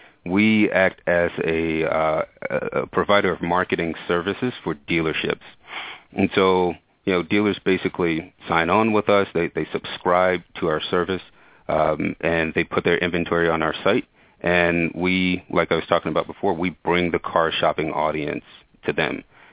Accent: Memphis, Tennessee, United States; I'm from Memphis, Tennessee.

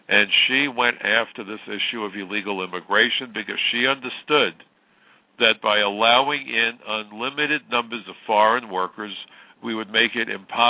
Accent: United States; In many ways, I consider myself a liberal. I'm American

